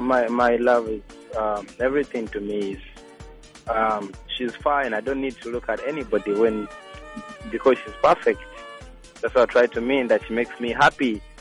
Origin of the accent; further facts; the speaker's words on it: Uganda; born in Uganda. I'm a musician from Uganda.